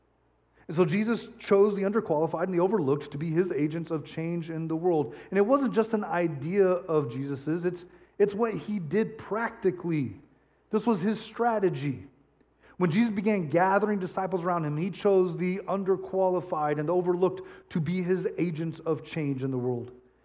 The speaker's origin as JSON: {"language": "English", "region": "Texas", "country": "United States", "tie": "born or raised there", "said": "I grew up in West Texas, and I can remember In my young years growing up, my family would drive to southeast New Mexico every year for Thanksgiving."}